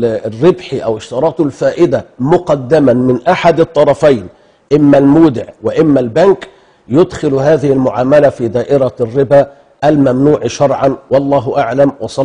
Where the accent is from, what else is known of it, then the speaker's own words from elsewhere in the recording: Egypt; عندنا في مصر